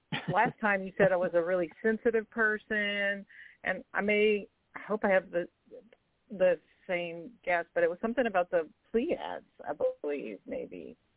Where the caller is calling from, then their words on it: Louisiana, United States; from Louisiana, and I'm so excited